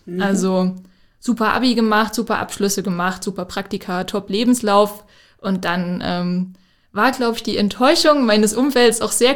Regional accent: Plauen, Saxony, Germany; ich bin in Plauen im Vogtland geboren, und dort bin ich auch zur Schule gegangen

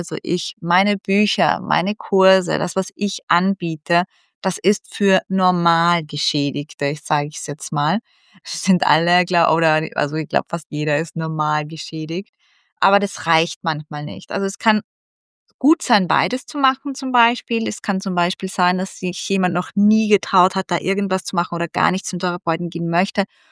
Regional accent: Austria; Ja, also bei uns in Österreich ist es sowieso als viel strikter geregelt.

